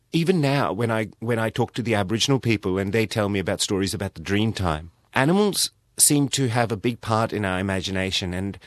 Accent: India; As a child growing up in India, I remember being told stories about snakes and elephants and tigers.

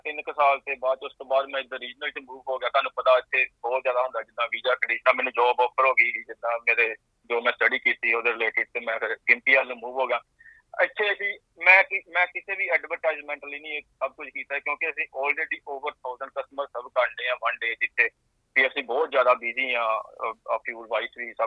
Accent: Amritsar, Punjab, India; ਮਾਝੇ ਦਾ ਜੀ, ਮੈਂ ਆਪਣਾ ਰਾਜਸਥਾਨ ਸੀ ਤੋਂ ਬਿਲੋਂਗ ਕਰਦਾ ਜੀ, ਅੰਮ੍ਰਿਤਸਰ ਤੋਂ

